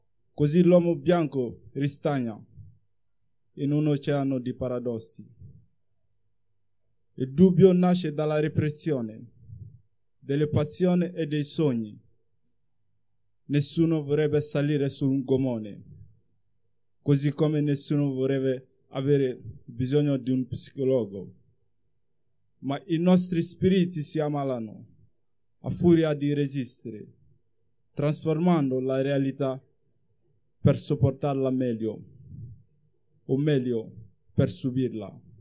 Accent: Mali; Italian is a second language; now in Italy; da dicembre 2014 sono in Italia e vengo dal Mali

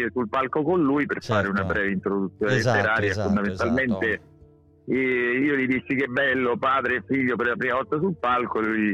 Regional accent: Rome, Lazio, Italy; noi tre figli siamo nati a Roma e rimasti a Roma.

